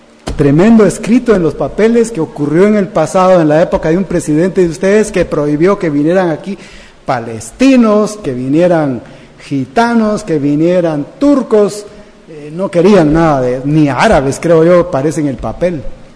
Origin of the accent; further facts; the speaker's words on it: Guatemala; born there; Me gusta Guatemala. Nací en Guatemala, me gustan los frijoles de Guatemala